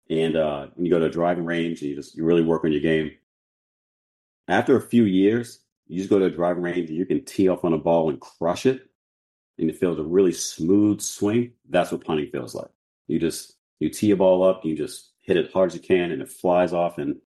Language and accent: English; New Orleans, Louisiana, United States; So I'm from New Orleans, Louisiana. And I went to a high school named St. Augustine High School, which is a well-known high school down here.